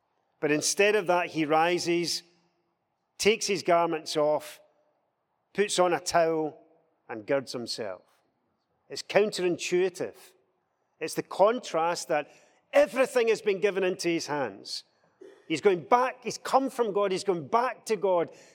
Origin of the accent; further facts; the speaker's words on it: Scotland, United Kingdom; I'm a Scotsman.